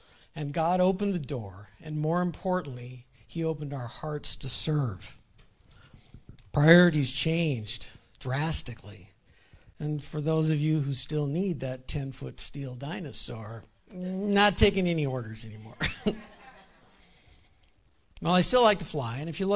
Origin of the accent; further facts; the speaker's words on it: Washington, United States; moved away; I'm one of the deacons here. And just a little bit about me. I'm originally from Washington State, not far from Seattle.